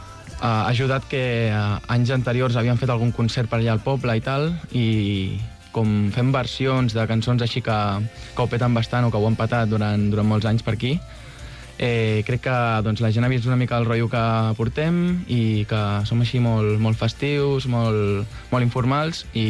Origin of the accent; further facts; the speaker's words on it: Sant Pere de Ribes, Catalonia, Spain; sóc de Sant Pere de Ribes, com els meus altres dos companys. I tinc 25 anys, he estudiat periodisme